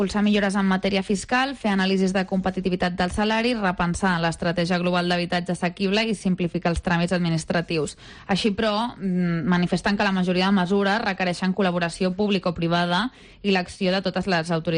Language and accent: Catalan; Barcelona, Catalonia, Spain; jo sóc de Barcelona i no sé si podria acabar vivint-hi.